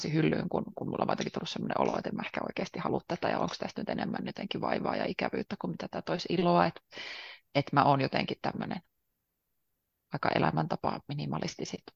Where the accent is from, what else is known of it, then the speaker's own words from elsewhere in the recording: Helsinki, Uusimaa, Finland; Mä oon helsinkiläinen, pikkusen vajaa 30-vuotias vastuullisuusvaikuttaja.